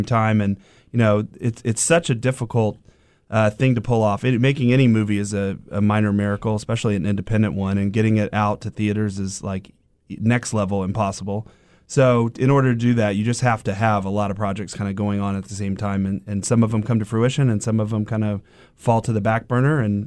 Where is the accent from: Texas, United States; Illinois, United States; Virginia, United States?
Texas, United States; Austin; I grew up here in Austin, born and raised in a house over in Clarksville, back when Clarksville was a funky, kind of weird neighborhood